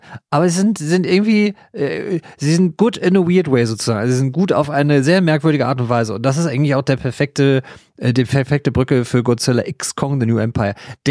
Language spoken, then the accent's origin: German; Baden-Württemberg, Germany; Ich habe als Schwabe doch totale Ahnung davon.